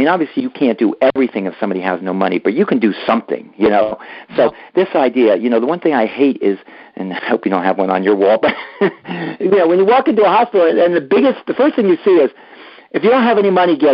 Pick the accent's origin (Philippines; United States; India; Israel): United States; Ocean Township, New Jersey; I'm a Jersey boy from Ocean Township, which is in you know, near Asbury Park.